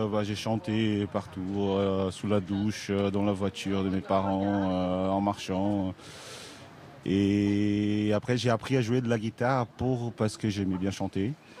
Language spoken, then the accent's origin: French; Brazil; French is a second language; now in France; Au Brésil, parce que voilà, je suis originaire du Brésil.